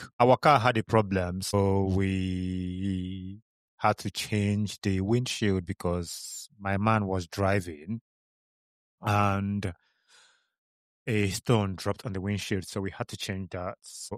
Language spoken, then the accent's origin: English; Kano, Nigeria; If you know Kano State, so I grew up in Kano and I went to secondary school in Enugu.